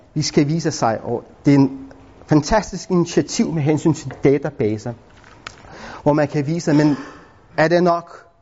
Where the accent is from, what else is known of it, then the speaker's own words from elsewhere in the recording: Lithuania; accent: Lithuanian; Danish is a second language; now in Denmark; meget nemt. Jeg kommer selv fra Litauen og snakker perfekt dansk med litauisk accent